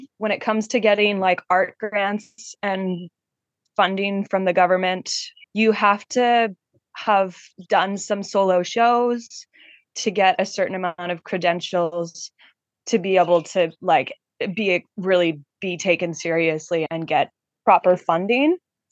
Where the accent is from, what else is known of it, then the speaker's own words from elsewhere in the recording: Denman Island, British Columbia, Canada; I grew up on Denman Island